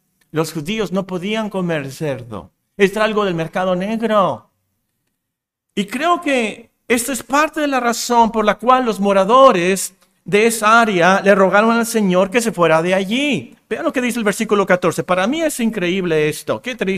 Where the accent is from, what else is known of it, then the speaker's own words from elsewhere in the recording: Tecpan de Galeana, Guerrero, Mexico; Yo soy de Guerrero también, hermana. ¿Cómo se dice? Que vivimos en el mismo país, vinimos de... Sí, de Guerrero, ¿verdad? Tecpan